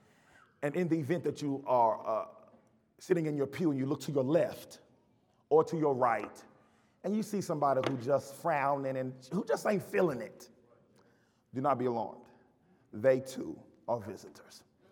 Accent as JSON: {"language": "English", "town": "Dallas", "region": "Texas", "country": "United States", "tie": "born or raised there", "lives_now": "Memphis, United States", "said": "I live in Memphis, Tennessee now, but I grew up here in Dallas attending the Marcellus Avenue Church of Christ."}